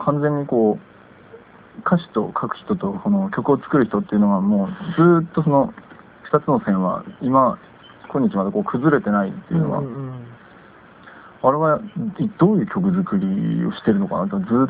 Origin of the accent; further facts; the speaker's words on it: Hakodate, Hokkaido, Japan; ちょうど、なんか、地元の函館に帰って